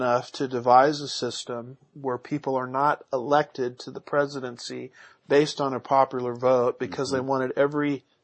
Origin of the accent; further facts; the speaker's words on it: California, United States; And this is how they flipped my home state of California.